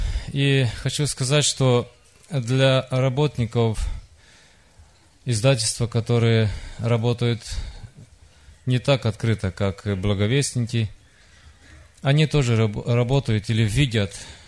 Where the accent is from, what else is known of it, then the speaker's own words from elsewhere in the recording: Moldova; Я вообще по национальности я молдаван, из Молдавии.